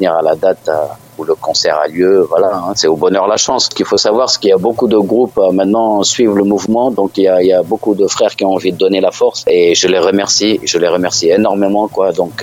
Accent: Pays de la Loire, France; Nous, on est de la Mayenne, hein, pas très loin d'Alençon, juste après Villaines-la-Juhelle. On est entre Villaines-la-Juhelle et Mayenne.

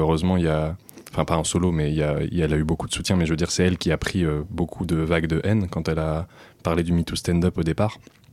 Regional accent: Cherbourg, Normandy, France; Alors, bonjour. Moi, j'ai grandi à Cherbourg.

